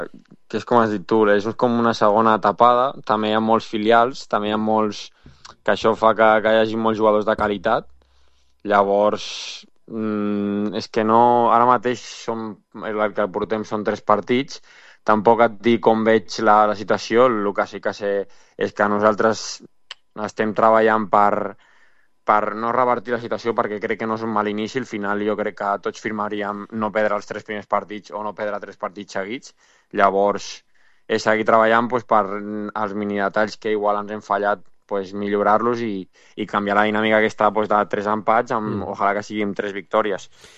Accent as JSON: {"language": "Catalan", "town": "Amposta", "region": "Catalonia", "country": "Spain", "said": "bueno, soc d'Amposta, que està al costat, llavors acudar-me no ha sigut gaire complicat"}